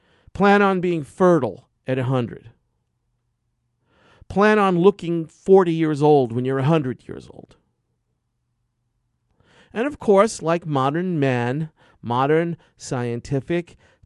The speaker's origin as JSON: {"language": "English", "town": "New York City", "region": "New York", "country": "United States", "tie": "born or raised there", "said": "Growing up in New York's Chinatown, there was always going to acupuncture school in New York City"}